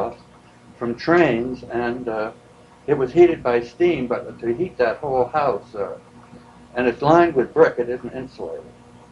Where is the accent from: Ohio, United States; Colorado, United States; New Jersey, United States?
New Jersey, United States; Atlantic City; born there; My mother was a nurse, and I was born in Atlantic City, New Jersey.